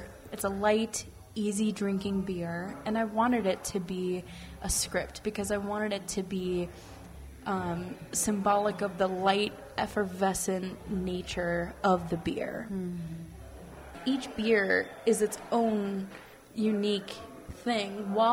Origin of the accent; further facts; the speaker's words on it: Minot, North Dakota, United States; So I grew up in Minot. I have witnessed the atmosphere and sort of the changes that this community has experienced.